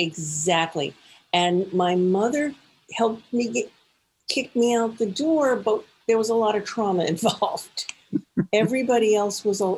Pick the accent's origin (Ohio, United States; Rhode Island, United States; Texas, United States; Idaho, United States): Rhode Island, United States; Newport; And when I was 16, I made a movie in my hometown of Newport, Rhode Island, and as an extra.